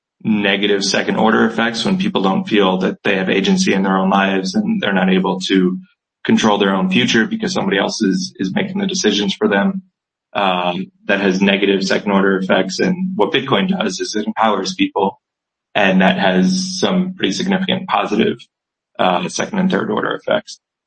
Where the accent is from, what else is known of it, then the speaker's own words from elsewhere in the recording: New York, United States; moved away as an adult; now in El Salvador; I'm from New York originally. Moved down here to El Salvador in August 2021.